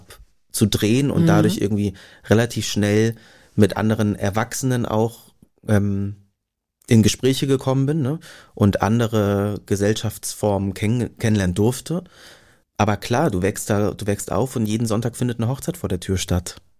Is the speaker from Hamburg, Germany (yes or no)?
yes; Hamburg, Germany; 040 haben wir als Vorwahl, ist uns ganz wichtig.